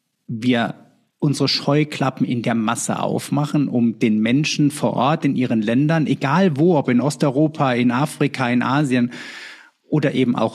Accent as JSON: {"language": "German", "country": "Germany", "said": "ich bin ja Deutscher"}